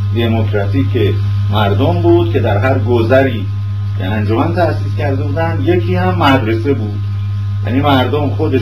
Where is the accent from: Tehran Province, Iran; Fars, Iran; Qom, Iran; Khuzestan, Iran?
Tehran Province, Iran; Tehran; born there; اینا در تهران. و من در منزلی که دنیا آمدم هم منزل مسکونی بود و هم مدرسه